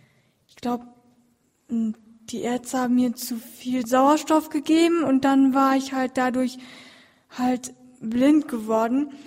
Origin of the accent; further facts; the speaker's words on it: Hohenhausen, North Rhine-Westphalia, Germany; Ich komme aus Kallital, Hohenhausen.